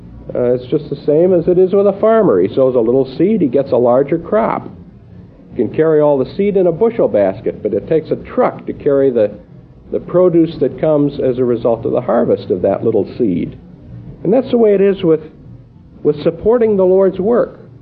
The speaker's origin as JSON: {"language": "English", "region": "Illinois", "country": "United States", "tie": "born or raised there", "said": "When I grew up in the church that I grew up in Illinois"}